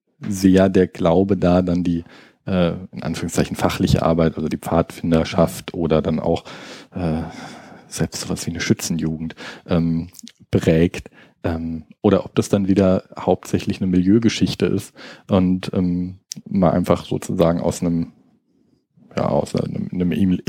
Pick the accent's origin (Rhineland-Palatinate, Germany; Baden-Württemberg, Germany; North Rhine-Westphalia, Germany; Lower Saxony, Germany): Baden-Württemberg, Germany; Also ich komme jetzt aus Baden-Württemberg